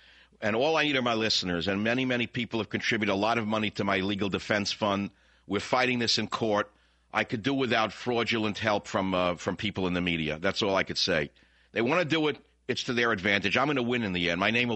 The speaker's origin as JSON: {"language": "English", "town": "San Francisco", "region": "California", "country": "United States", "tie": "born or raised there", "said": "Last night, I got to tell you something. I took a rare excursion in my hometown of San Francisco."}